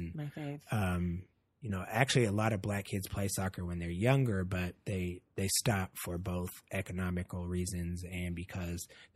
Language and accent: English; Oakland, California, United States; You and I grew up in Oakland. We never saw more than 10 people at a soccer game.